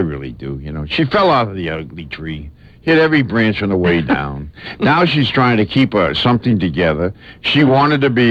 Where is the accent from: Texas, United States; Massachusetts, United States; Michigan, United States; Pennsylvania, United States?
Massachusetts, United States; Boston; I come from Boston, so naturally I'm that way.